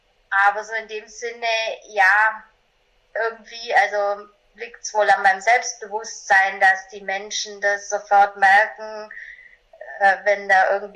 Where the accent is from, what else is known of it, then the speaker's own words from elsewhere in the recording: Bavaria, Germany; born there; ich bin 1982 in einem kleinen Dorf in Bayern geboren und habe eben so ganz normale Laufbahn gemacht